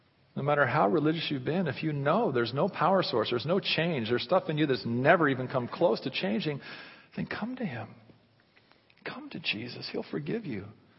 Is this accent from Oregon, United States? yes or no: yes; Oregon, United States; I grew up in Southern Oregon, and off the backyard of one of the houses we lived in was one of these revival, holiness, Holy Ghost, crazy churches.